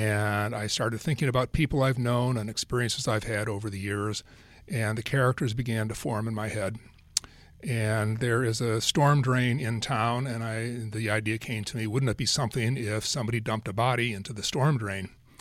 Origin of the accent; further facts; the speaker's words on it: Midwest, United States; also born or lived in California; I'm a retired lawyer. I grew up in the Midwest. I practiced in the Midwest and the East Coast. And eventually I moved to California.